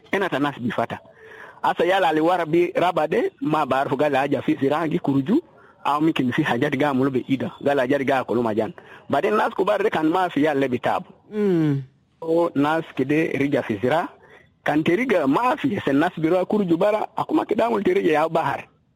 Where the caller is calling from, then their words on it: Juba, Central Equatoria, South Sudan; from Gudele.